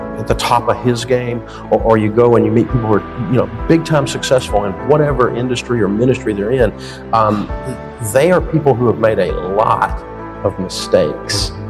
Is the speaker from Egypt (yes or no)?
no; Antioch, Tennessee, United States; And I grew up over in Antioch, Tennessee.